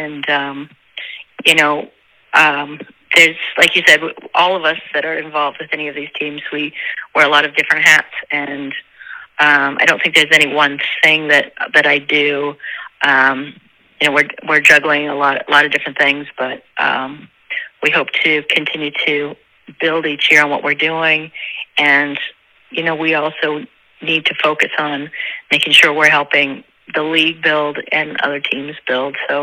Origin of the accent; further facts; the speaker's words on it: Denver, Colorado, United States; And I grew up in Denver, Colorado, went to college at UC Berkeley.